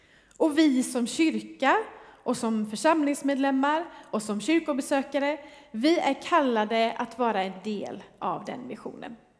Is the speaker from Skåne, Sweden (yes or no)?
no; Växjö, Kronoberg County, Sweden; och jag kommer från Växjö.